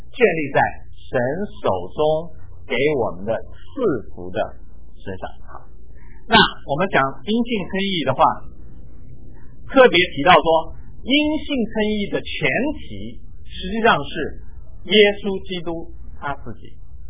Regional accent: China; moved away as an adult; now in United States; 好像我当年来到美国求学的时候，拎着两个皮箱，攥着两个拳头就来到美国。

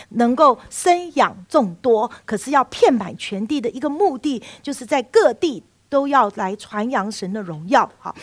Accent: China; 我们中国人也是啊

